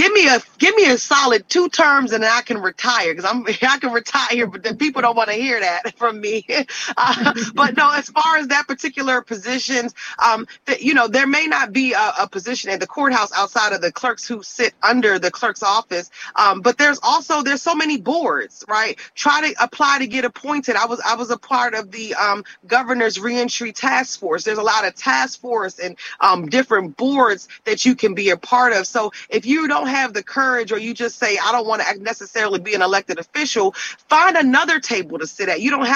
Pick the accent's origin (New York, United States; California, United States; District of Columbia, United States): District of Columbia, United States; Washington; I actually went to my hometown. I'm a DC native. I was born in Washington, DC.